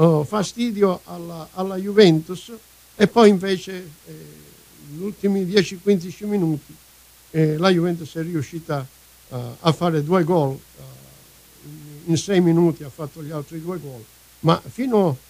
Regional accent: Calabria, Italy; volevo che vincesse il Crotone come calabrese

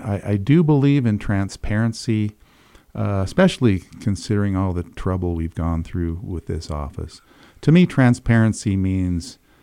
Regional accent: Price, Utah, United States; So, and you know, I was raised in Price. We lived in a small camp house that was transported from Draggerton to Price, which was common at the time. And we lived across from Durant Elementary. So that's where I was raised.

